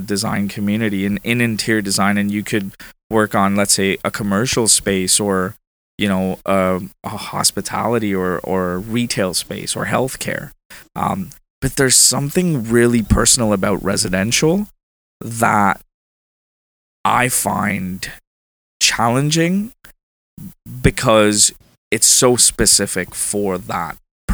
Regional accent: India; now in Ottawa, Canada; I came from India, so it's bustling. Yeah. And Ottawa has been, you know, it's been 14 years that I've been here, right?

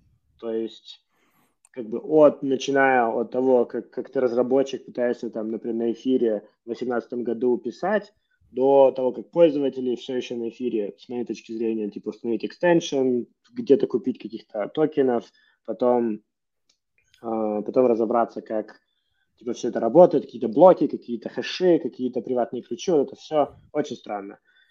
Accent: Kharkiv, Kharkiv Oblast, Ukraine; moved away as an adult; я, как бы, из Харькова, с Украины, учился в Харькове, работал на американскую компанию, которая занималась машинным обучением, переехал туда

